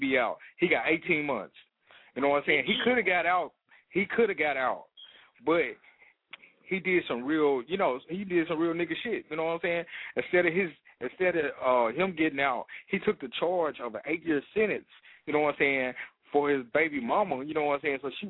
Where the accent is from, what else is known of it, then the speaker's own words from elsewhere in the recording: the South, United States; Don't get me wrong. I'm from the South.